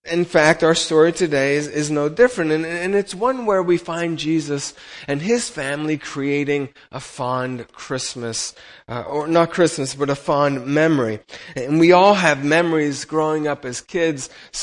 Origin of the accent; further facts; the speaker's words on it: Rome, Lazio, Italy; when I was that age, I was growing up in Rome and Italy, and I was swimming a lot.